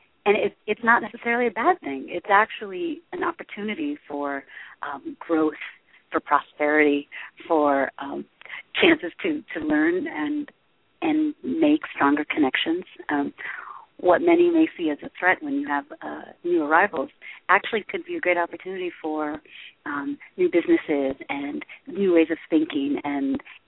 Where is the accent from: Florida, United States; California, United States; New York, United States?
New York, United States; New York City; born there; But when I grew up firmly believing that I was Eritrean. I was born in New York City. I had never seen the country until I was 14, but I just walked around here like, I'm Eritrean, and no, I'm not American.